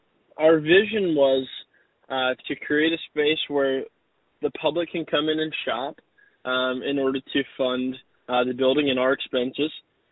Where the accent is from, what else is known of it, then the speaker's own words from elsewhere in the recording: Canton, Michigan, United States; I grew up in Canton my whole life and then moved out here for school.